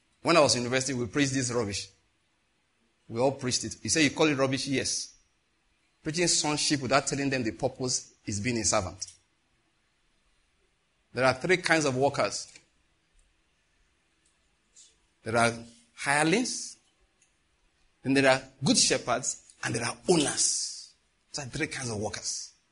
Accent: Ikare, Ondo, Nigeria; Where I grew up in Ikare

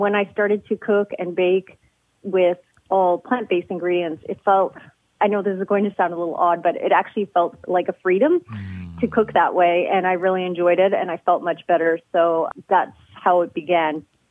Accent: Newfoundland and Labrador, Canada; but I also grew up in a very small town in Canada. I grew up in Newfoundland, and there just was not much available there.

